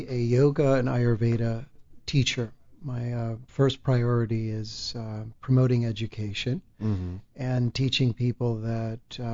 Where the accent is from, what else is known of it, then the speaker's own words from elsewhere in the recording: Miami, Florida, United States; Well, I grew up in Florida. I was raised in Miami.